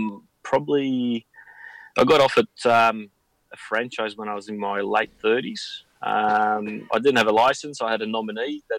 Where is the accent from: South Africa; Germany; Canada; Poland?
Poland; now in Australia; Well, I'm from Poland. So, growing up, obviously, to me was was a normal life.